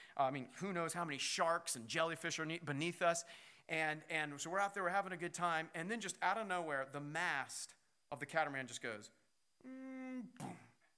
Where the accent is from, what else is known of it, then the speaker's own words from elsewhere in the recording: Kansas, United States; As a lot of you know, I grew up in Kansas, and as you're probably aware, Kansas does not have these things called oceans. Not a lot of water. I'm from the southwest corner of Kansas, so literally we have a river bed with no water in it.